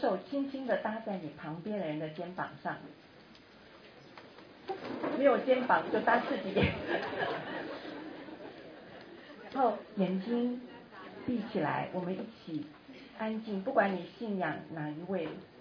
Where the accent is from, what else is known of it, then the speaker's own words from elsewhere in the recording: Taiwan; 我们很高兴身为台湾人，